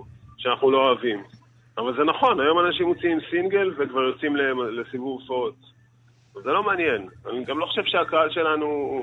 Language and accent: Hebrew; Sderot, Southern District, Israel; אתה יודע, לא כל כך, כי אנחנו, כשגדלנו בסדרות, אז כשהקמנו את הלהקה, המוזיקה המרוקאית זה משהו שהגדולים עשו.